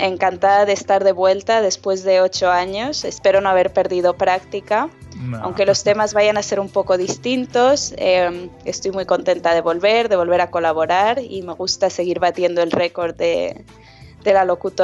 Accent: Spain; como joven, como española, que no ha hecho aliá todavía, pero podría ser.

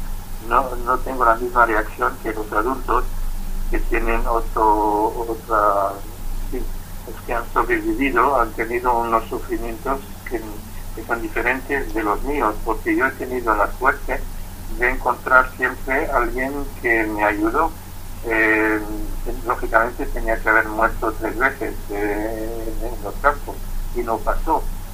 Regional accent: Germany; cuando ella me preguntó sobre mi infancia en Alemania con mis padres

